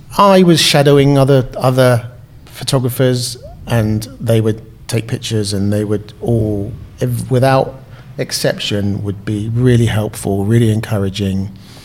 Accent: South East England, United Kingdom; also born or lived in Southampton; I was born in Southampton. Because my father was in the Navy, we moved near to Portsmouth.

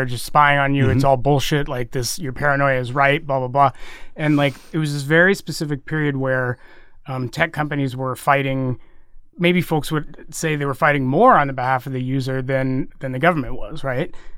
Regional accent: Texas, United States; Like my folks, I grew up in Texas, so like my folks live there.

